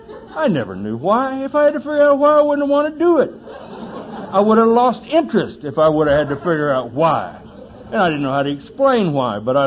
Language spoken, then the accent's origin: English; Texas, United States; I grew up in the Baptist Bible Belt over there in Texas. I was born in Texas, and, you know, a bunch of them Baptists are over there